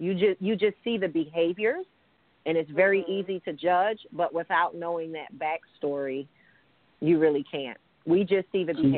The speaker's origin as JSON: {"language": "English", "town": "Philadelphia", "region": "Pennsylvania", "country": "United States", "tie": "born or raised there", "said": "I grew up in Philadelphia, and I remember a young lady."}